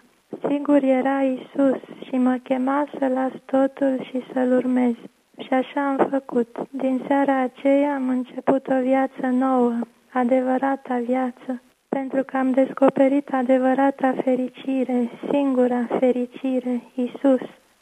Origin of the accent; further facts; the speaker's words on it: Bucharest, Romania; born there; Eu m-am născut în București într-o familie mixtă. Mama e catolică, tata era ortodox.